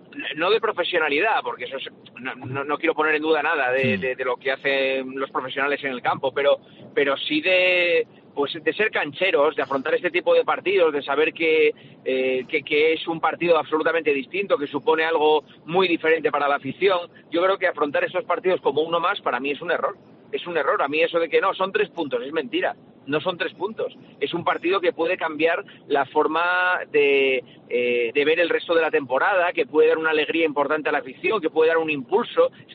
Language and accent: Spanish; Asturias, Spain; desde fuera cuando te vas de Asturias lo ves todavía con más pena, ¿no? Al final somos todos asturianos